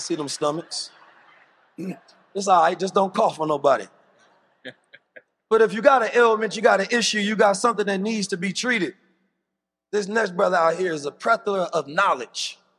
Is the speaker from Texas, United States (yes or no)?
no; Oakland, California, United States; also born or lived in St. Louis, Missouri; next brother I want to bring out is a brother who's from one of the same hometowns as me, St. Louis. I come from Oakland.